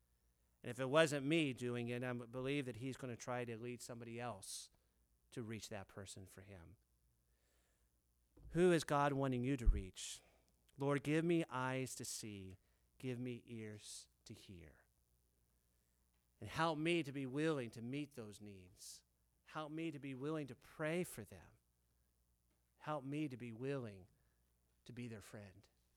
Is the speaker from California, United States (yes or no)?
no; Dayton, Ohio, United States; And so I said, well, I'm from Dayton, Ohio, and he's a pastor, so it kind of caught my attention. In fact, we're going to go see my mom later today in Dayton.